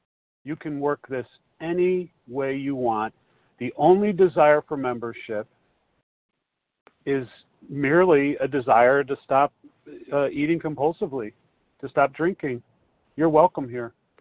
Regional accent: Chicago, Illinois, United States; recovered compulsive reader, and I'm from Chicago.

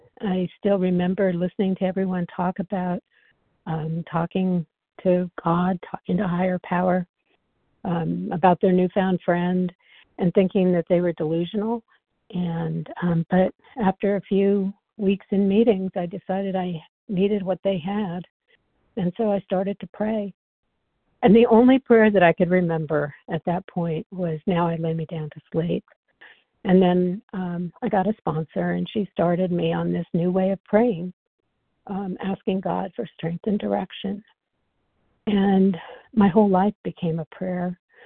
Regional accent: New Mexico, United States; I'm from New Mexico also. Hi, Lee, neighbor.

